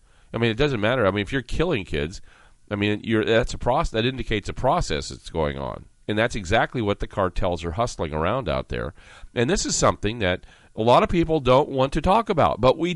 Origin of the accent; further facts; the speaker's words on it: California, United States; Hello, I'm a Californian. I guess it gives me license to do that. I have, you know, Spanish background.